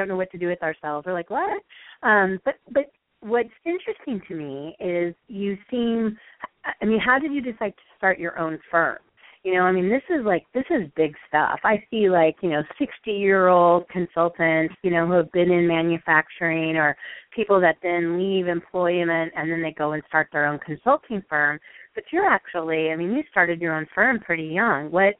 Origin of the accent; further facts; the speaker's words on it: Midwest, United States; It's like, I'm from the Midwest.